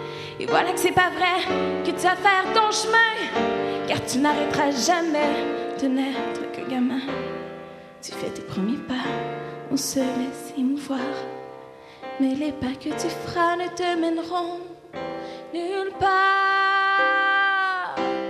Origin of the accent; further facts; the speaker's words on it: Quebec, Canada; Je suis québécoise et c'est ça, ça me fait vraiment plaisir d'être ici ce soir.